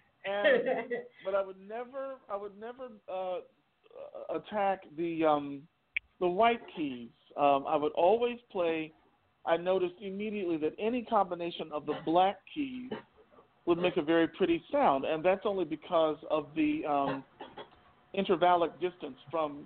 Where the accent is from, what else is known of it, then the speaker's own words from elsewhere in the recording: Pine Bluff, Arkansas, United States; Well, I grew up, I was born and raised in Arkansas, grew up in Pine Bluff, Arkansas